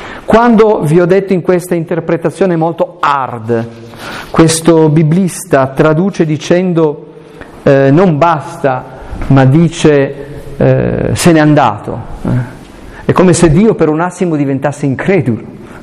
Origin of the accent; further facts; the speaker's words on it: Aosta, Aosta Valley, Italy; Anselmo nasce nel 1033, muore nel 1109, grandissimo teologo erudito, era nato nel mio paese, non so se notate.